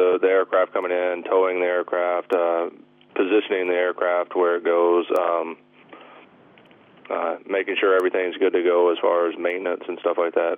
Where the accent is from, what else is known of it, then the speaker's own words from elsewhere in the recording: Mobile, Alabama, United States; I grew up in Mobile, Theodore, Satsuma. I actually graduated from Satsuma High School.